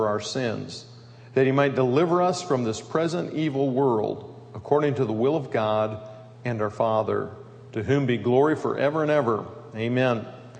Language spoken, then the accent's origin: English; Grand Rapids, Michigan, United States; growing up in Grand Rapids, Michigan, on the west side